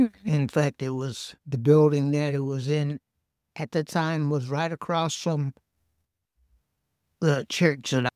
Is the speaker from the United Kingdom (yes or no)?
no; Cleveland, Ohio, United States; Cleveland, Ohio.